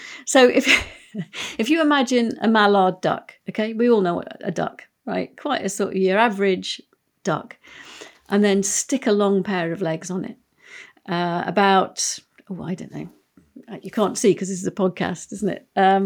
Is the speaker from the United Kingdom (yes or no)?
yes; England, United Kingdom; But, you know, one of the great benefits of being English is that, as G.K. Chesterton said, to be English is to appreciate the colour grey.